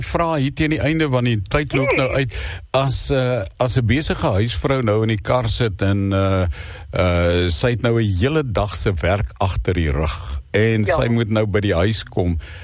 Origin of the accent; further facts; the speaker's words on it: Eastern Cape, South Africa; ek kom uit die Oos-Kaap uit, daar's Kraddokse wêreld, so mos in Oos en Queenstown en Port Elizabeth, Kliberga.